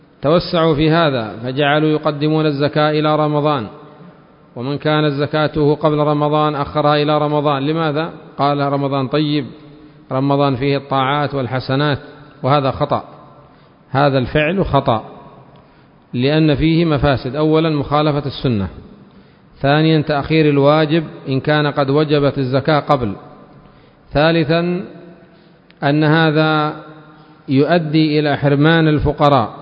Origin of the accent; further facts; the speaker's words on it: Yemen; مثلا عندنا في اليمن بعض الناس خارج اليمن نحن نحسن بهم الظن وندعو لهم